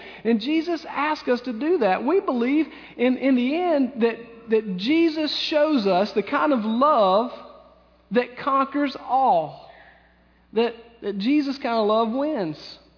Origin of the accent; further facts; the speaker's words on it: Lyman, South Carolina, United States; I'm from Lyman, y'all, and the redneck comes out sometimes.